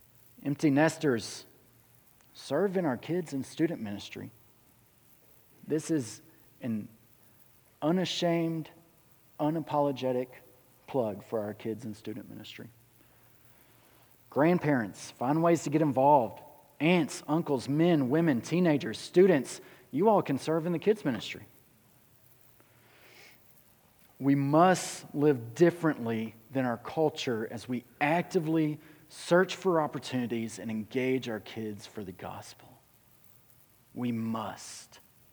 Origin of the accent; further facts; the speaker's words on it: Alabama, United States; And it's possible, I'm from Alabama.